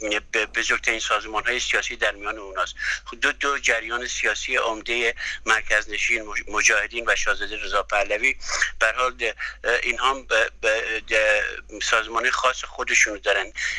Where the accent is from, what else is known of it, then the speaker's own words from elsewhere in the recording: Iran; وظیفه ما خود ما ایرانیام هست که یک آلترناتیوی به وجود بریم